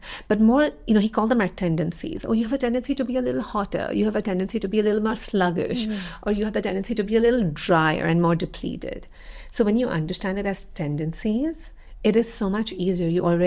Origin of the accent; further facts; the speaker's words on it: India; I grew up in India and I grew up in a very spiritual family